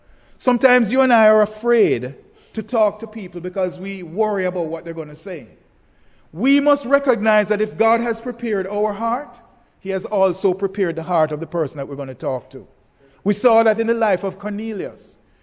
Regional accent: Jamaica; but sir, I'm just as Jamaican as you are.

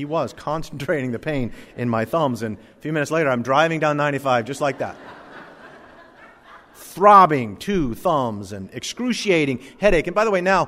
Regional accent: India; accent: Indian; I don't know. That's my Indian accent. It probably sounds Russian.

